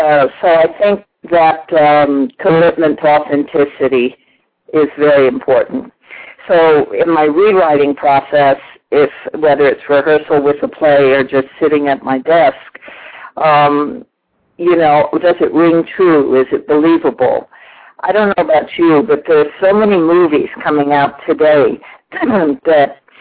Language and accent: English; Texas, United States; It was based on my family growing up in Texas. And I did it about 3 generations of Texas women.